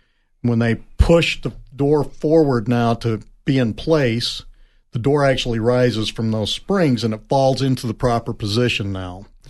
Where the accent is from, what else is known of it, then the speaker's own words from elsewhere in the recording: Wichita, Kansas, United States; My hometown.